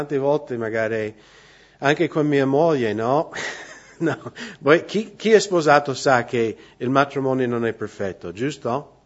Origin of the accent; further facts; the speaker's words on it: Seattle, Washington, United States; io vengo da Seattle, l'angolo nord-ovest degli Stati Uniti